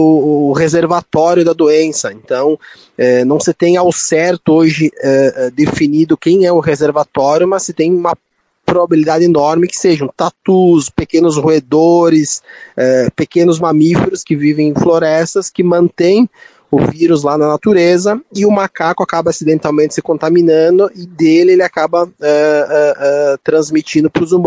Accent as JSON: {"language": "Portuguese", "region": "Rio Grande do Sul", "country": "Brazil", "said": "Para nós que somos do interior do Rio Grande do Sul"}